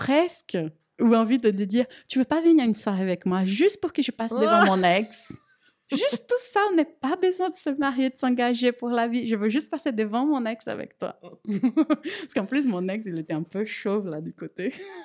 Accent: Brazil; now in France; C'est une danse brésilienne de chez moi, typique.

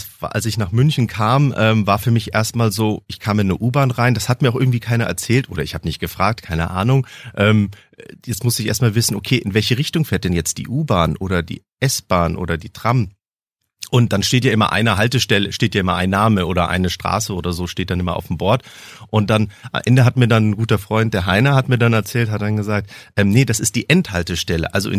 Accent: South Africa; now in Germany; ich komme ja aus Südafrika, nächstes Jahr ist die WM

